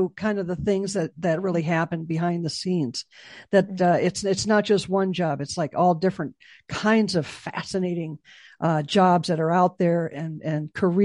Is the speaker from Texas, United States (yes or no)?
no; Chicago, Illinois, United States; Yeah, I'm from Chicago, so.